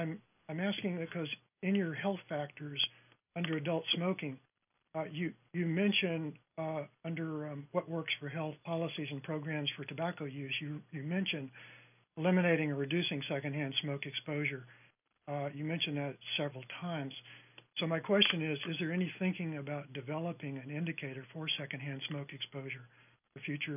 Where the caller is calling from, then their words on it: Alexandria, Virginia, United States; I'm calling from Alexandria, Virginia.